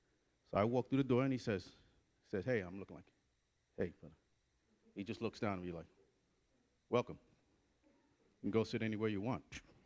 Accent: Bronx, New York, United States; To give you a little background about me, I'm originally from the Bronx.

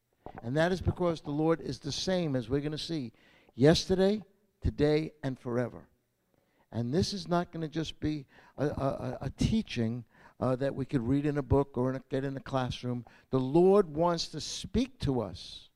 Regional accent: Brooklyn, New York, United States; So you can imagine how much this Jewish kid growing up in Brooklyn loved this Seder meal, okay?

